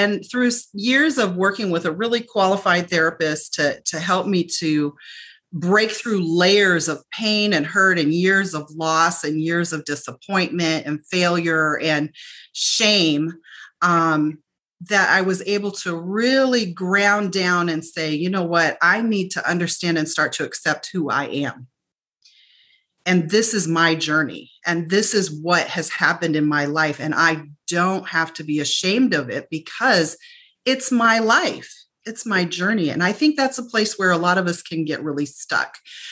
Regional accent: Omaha, Nebraska, United States; And so in my case, I grew up here in Omaha, Nebraska, just middle class.

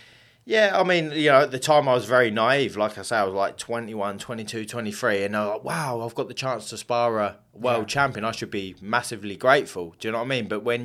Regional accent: England, United Kingdom; obviously I'm from England.

